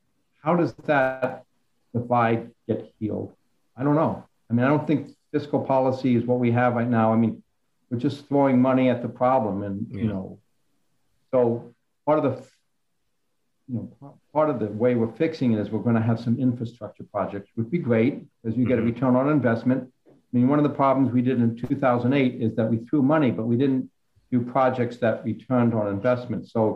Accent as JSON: {"language": "English", "region": "Washington, D.C. area", "country": "United States", "tie": "born or raised there", "said": "I grew up outside of Washington, D.C."}